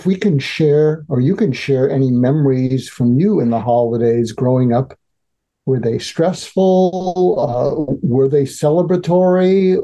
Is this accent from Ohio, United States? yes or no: no; Boston, Massachusetts, United States; Right. I grew up in Boston, Massachusetts.